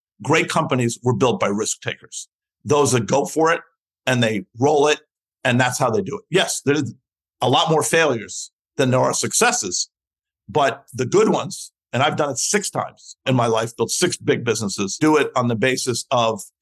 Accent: New York, United States; now in Florida, United States; I was born and raised in New York, and yeah. I did go to NYU.

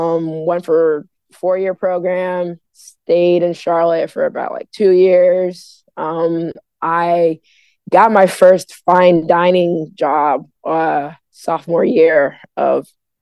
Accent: Accra, Greater Accra, Ghana; born there; Yeah. So I was born in Accra.

